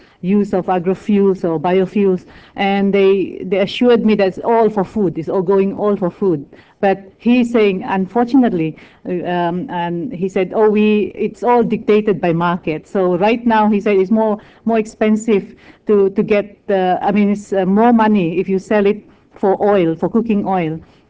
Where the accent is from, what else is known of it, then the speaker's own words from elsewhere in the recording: Malaysia; because for example, myself, I come from Malaysia, and Indonesia